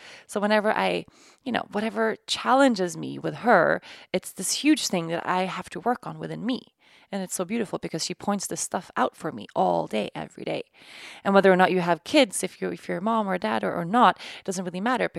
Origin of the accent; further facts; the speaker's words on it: Sweden; Oatly is the original oat milk company developed and perfected in my home country of Sweden.